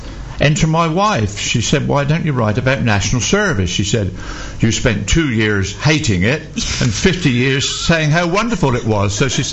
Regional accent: Ferndown, South West England, United Kingdom; I grew up in Ferndown in Dorset during the war

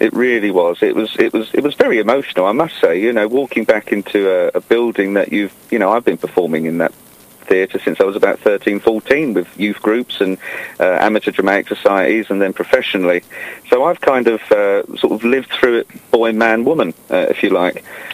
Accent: Grays, East of England, United Kingdom; Right, so born and bred in Essex, in Grays.

